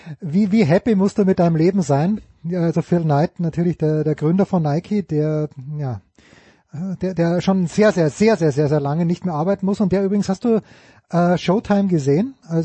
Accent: Austria

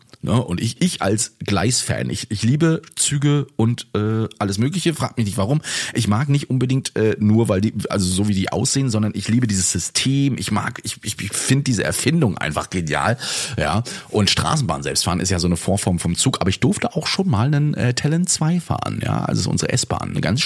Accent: Bavaria, Germany; Und ich bin ja auch in Franken aufgewachsen, 11 Jahre.

